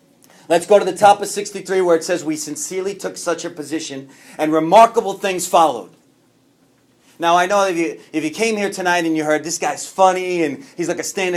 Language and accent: English; New York, United States; I'm Italian from New York.